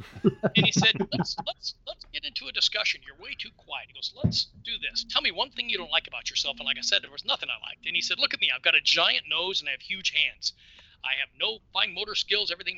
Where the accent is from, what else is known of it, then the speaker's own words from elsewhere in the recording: Lakewood, California, United States; also born or lived in Long Beach; Yeah, I grew up in the Lakewood area, Lakewood, Long Beach. I was born in 52, so I'm an old goat.